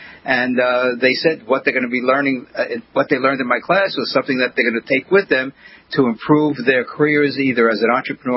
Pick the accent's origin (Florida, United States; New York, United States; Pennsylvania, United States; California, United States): New York, United States; New York City; how I grew up in New York City. Started teaching in New York City public schools